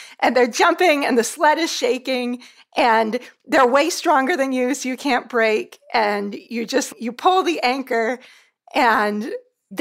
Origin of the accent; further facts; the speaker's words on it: California, United States; I grew up in California.